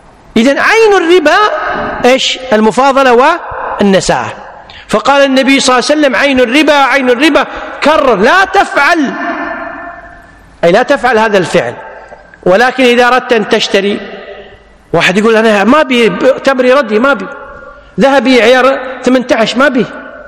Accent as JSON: {"language": "Arabic", "country": "Kuwait", "said": "مثل ما نقول حلة بالعامية عندنا بالكويت،"}